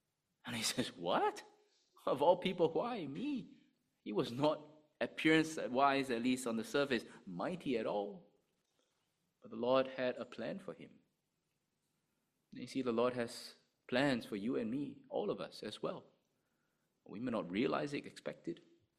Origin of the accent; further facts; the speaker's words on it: Singapore; now in Sydney, Australia; it's here in Singapore, there's no reason why I should move anywhere else.